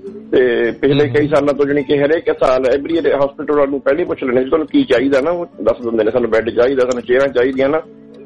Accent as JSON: {"language": "Punjabi", "region": "Punjab", "country": "India", "tie": "born or raised there", "accent": "Puadhi", "said": "ਮੋਹਾਲੀ ਦਾ ਹੀ area ਸਾਡਾ, ਤੇ ਨਾਲੇ ਮੋਹਾਲੀ ਦੇ ਨਵਾਂ ਚੰਡੀਗੜ੍ਹ ਜਿਹੜਾ ਬਣ ਰਿਹਾ ਜੀ ਆਪਣੇ ਚੰਡੀਗੜ੍ਹ ਦੇ ਮੁੱਲਾ ਪੱਤ ਦੇ ਨਾਲ ਹੀ ਉੱਥੇ ਸਾਡਾ ਪਿੰਡ ਹੈ।"}